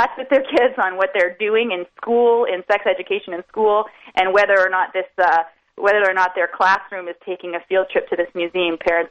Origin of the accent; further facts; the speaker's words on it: Toronto, Ontario, Canada; I remember as a kid, I grew up in Toronto